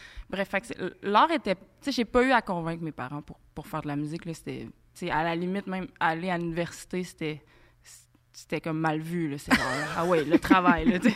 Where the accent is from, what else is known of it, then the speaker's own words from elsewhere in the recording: Granby, Quebec, Canada; Puis je viens de Granby, en fait. Moi, j'ai habité à Granby.